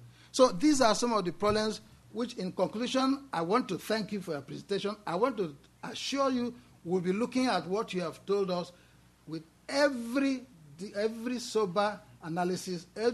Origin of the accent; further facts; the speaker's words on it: Abia, Nigeria; I'm from Abia State, I'm Igbo, I'm from the old Biafra that mounted an insurgency on the nation state Nigeria.